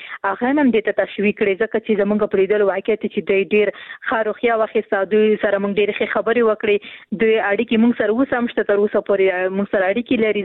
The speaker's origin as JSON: {"language": "Pashto", "region": "Khost", "country": "Afghanistan", "said": "زه هم د خوست یم"}